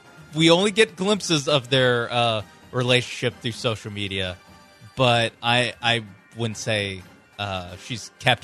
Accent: Texas, United States; I can say as a Texan, that sucks. 20 degrees and windy when you're not used to it isn't good.

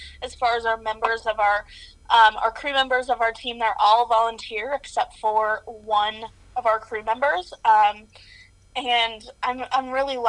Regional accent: DeSoto, Kansas, United States; I'm originally from DeSoto, Kansas. I go to school in Indiana.

